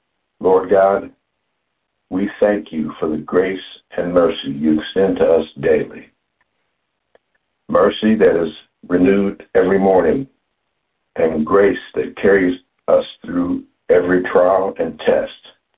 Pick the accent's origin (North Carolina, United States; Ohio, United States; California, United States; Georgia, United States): Ohio, United States; Lincoln Heights; I come to you from Lincoln Heights, Ohio